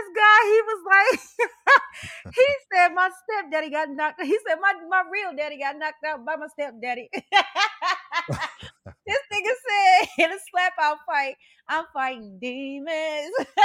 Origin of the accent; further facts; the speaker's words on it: St. Louis, Missouri, United States; because I'm from St. Louis, Missouri.